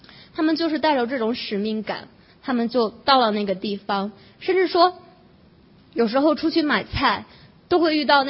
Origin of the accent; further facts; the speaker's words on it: China; 我们中国人人数很庞大